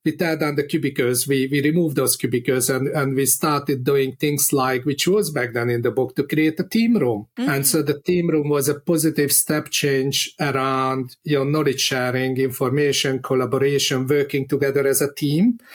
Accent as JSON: {"language": "English", "region": "Budapest", "country": "Hungary", "second_language": "English", "moved": "yes", "lives_now": "United Kingdom", "said": "Then in Budapest, where I'm originally from, was born, and probably you can tell from my accent. And then came to the UK. So 10 years now in the UK"}